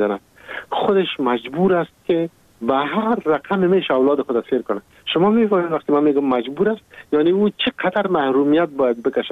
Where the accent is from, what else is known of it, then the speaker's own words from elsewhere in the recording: Afghanistan; moved away; شخص خودم تقریبا حدود 1-2 سال میشه که من از بیرون از افغانستان هستم